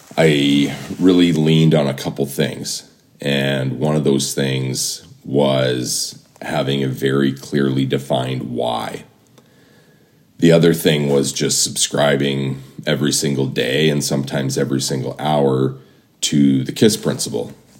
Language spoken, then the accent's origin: English; Windsor, Ontario, Canada; now in United States; I am proudly born and raised in Windsor, Ontario, and I currently live in the United States.